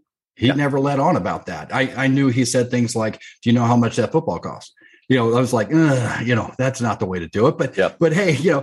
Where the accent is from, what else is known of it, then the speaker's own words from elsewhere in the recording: Texas, United States; I grew up in Texas. I was a country kid